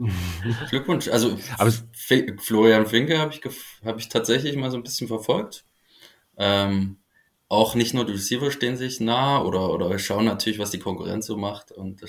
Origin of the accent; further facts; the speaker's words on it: Leipzig, Saxony, Germany; ich komme aus Leipzig.